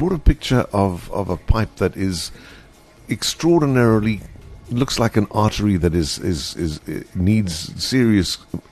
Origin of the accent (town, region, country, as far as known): South Africa